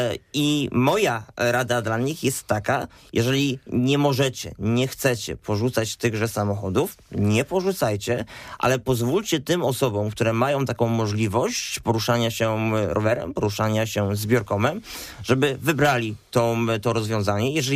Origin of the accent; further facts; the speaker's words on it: Poznań, Greater Poland Voivodeship, Poland; ja jestem z Piątkowa Północ, czyli z zupełnych granic z Poznania